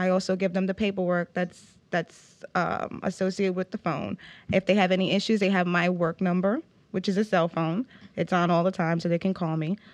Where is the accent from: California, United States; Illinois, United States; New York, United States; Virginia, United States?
New York, United States; moved away as an adult; also born or lived in North Carolina; now in Georgia, United States; Well, I'm from New York, New York, originally born and raised, and I moved to the South about a couple years ago in North Carolina, and then I moved here to Georgia.